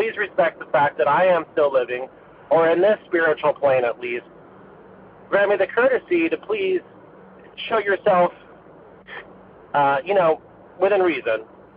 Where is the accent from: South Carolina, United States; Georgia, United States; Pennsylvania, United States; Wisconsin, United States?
Georgia, United States; Marietta; I'm from Atlanta, Georgia, from the suburbs of Atlanta, from a small town called Marietta. Live very close to Kennesaw Mountain